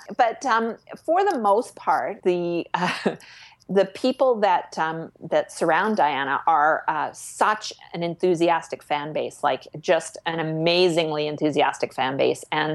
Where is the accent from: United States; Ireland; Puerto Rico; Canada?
Canada; I'm actually Canadian, but the assumption is whenever I'm anywhere that I'm American.